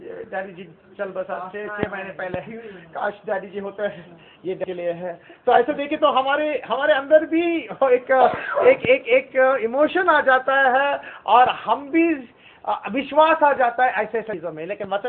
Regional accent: Goa, India; मेरा गांव है गोवा

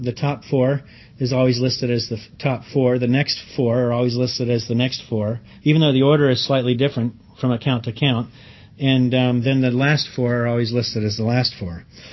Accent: Columbus, Ohio, United States; Brother Dick was a good example to me growing up in Columbus.

